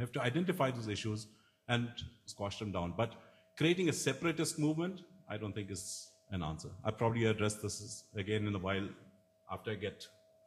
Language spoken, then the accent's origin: English; India; English is a second language; I come from India. You should see our software industry.